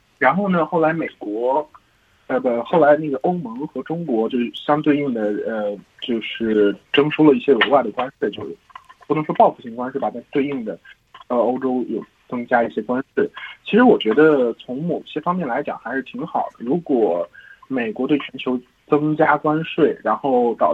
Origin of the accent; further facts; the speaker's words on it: Australia; 然后的话我觉得作为一个澳洲人来讲